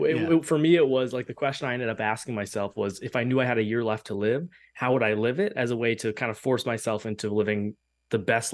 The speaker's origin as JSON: {"language": "English", "town": "Columbus", "region": "Ohio", "country": "United States", "tie": "born or raised there", "said": "I started from my hometown in Columbus, Ohio"}